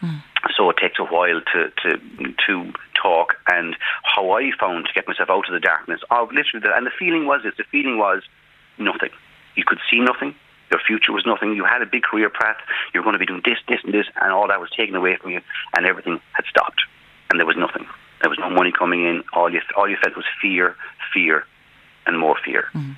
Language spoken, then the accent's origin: English; Ireland; Because us as Irish people, I don't think we have enough adjectives in our vocabulary to speak about how we feel, especially Irish men.